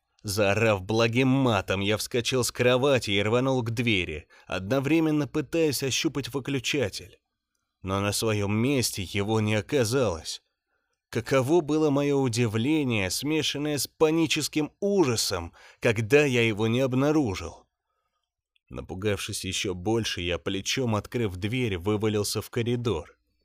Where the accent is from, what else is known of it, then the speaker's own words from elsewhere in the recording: Saint Petersburg, Russia; мне 34 года, родом я из Петербурга. Но в силу обстоятельств очень часто меняю города, уезжаю в командировки по работе.